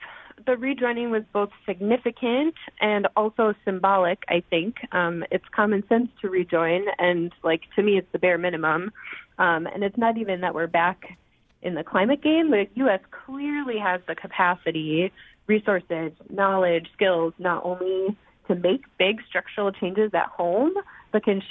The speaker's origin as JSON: {"language": "English", "town": "Duluth", "region": "Minnesota", "country": "United States", "tie": "born or raised there", "said": "reflecting on growing up in Duluth, where January was a solid negative 12 degrees throughout the entire month."}